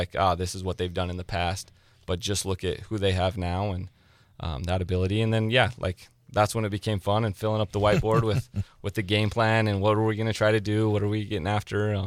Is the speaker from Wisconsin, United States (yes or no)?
no; Utah, United States; I think the biggest thing that I kind of could take away from what I did in Utah and what I grew up in Utah was we were in a top classification out there.